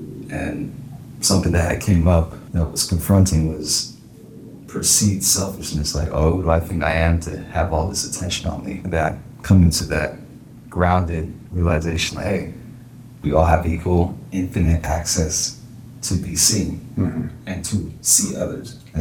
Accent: Tampa, Florida, United States; also born or lived in England; I grew up really everywhere, but I was born in England. We moved around quite a few years until my parents got divorced. My mom took my younger brother and I. We settled in Tampa, Florida for about 11 years until I joined the military myself.

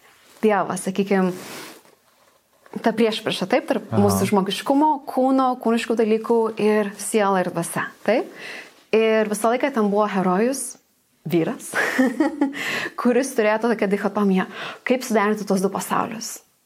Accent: Šiauliai, Šiauliai County, Lithuania; aš užaugau paprastam bendrabutyje Šiauliuose.

